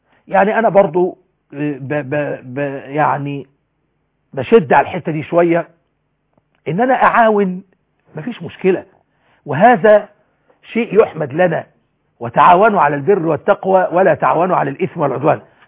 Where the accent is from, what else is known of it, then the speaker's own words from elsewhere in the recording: Egypt; بلدنا مصر